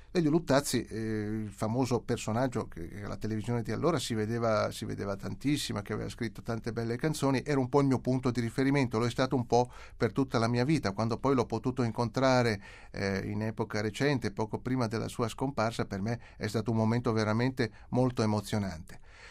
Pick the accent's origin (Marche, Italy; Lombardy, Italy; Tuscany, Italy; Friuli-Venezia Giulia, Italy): Lombardy, Italy; Mantua; In una città come la mia, io sono di Mantova